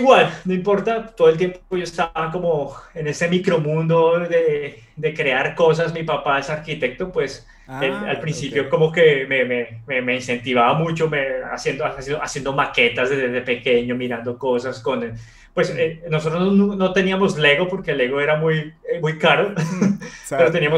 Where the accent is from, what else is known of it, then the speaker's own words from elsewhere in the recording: Colombia; yo soy originalmente de Colombia, somos vecinos.